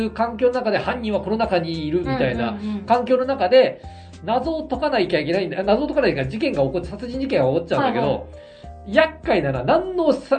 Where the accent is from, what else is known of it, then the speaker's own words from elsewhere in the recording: Kyushu, Japan; 地元九州で、